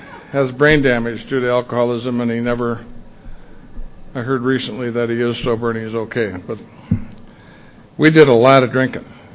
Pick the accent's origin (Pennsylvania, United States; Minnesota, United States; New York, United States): Minnesota, United States; St. Paul; Born and raised in St. Paul, Minnesota, one of seven kids. Born and raised in a Catholic ghetto.